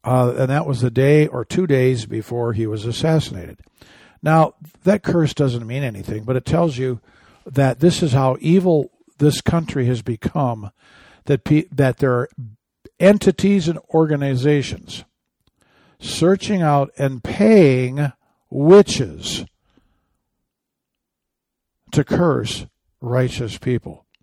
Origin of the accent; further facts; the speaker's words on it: Michigan, United States; I'm from Michigan. My Lions are in there.